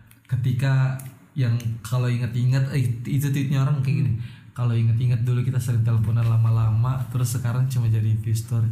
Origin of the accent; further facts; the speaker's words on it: Kalimantan, Indonesia; kalau di daerahku tuh di Kalimantan